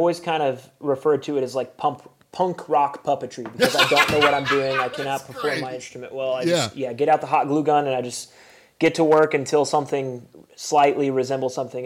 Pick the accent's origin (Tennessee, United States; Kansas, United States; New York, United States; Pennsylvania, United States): Tennessee, United States; Chattanooga; So we had a really big show in my hometown in Chattanooga towards the end of October